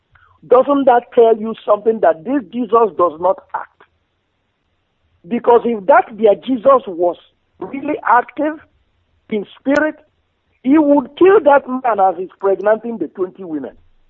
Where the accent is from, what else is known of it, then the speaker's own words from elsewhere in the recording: Iho, Imo, Nigeria; I'm from Iho Ikeduru.